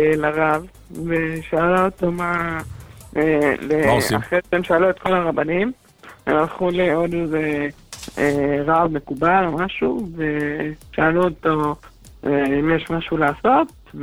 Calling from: Petah Tikva, Central District, Israel; אני פתח תקווה.

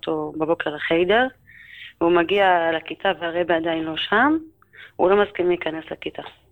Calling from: Bnei Brak, Tel Aviv District, Israel

